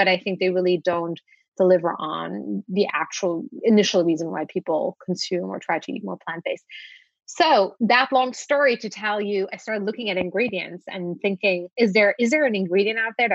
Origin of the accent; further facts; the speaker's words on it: Luxembourg; I grew up in Europe and I was always kind of familiar with lupini beans. I grew up in Luxembourg.